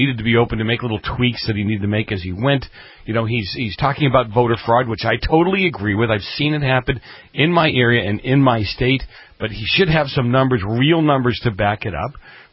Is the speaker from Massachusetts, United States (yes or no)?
yes; Boston, Massachusetts, United States; I'm from Boston. You know, we've got a bit of an attitude up there too, you know.